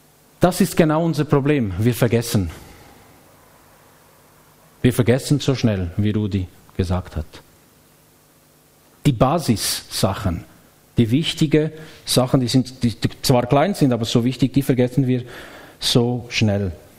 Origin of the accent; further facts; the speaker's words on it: Switzerland; heute sind wir Schweizer überall und nirgends